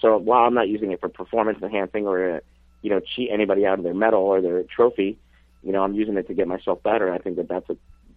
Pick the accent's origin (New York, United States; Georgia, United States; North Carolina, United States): New York, United States; Poughkeepsie; when I grew up in Poughkeepsie, there was more huge guys in my gym in Poughkeepsie than I see at Gold's Venice nowadays